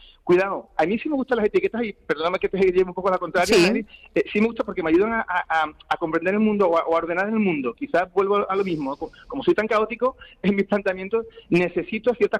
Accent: Seville, Andalusia, Spain; Sí, en mi tierra. Sí.

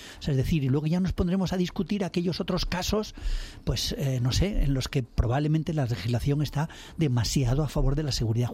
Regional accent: Spain; como un español que anda por la calle tranquilamente

